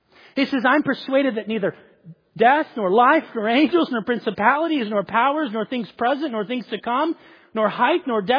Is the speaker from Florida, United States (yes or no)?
yes; Florida, United States; born or raised there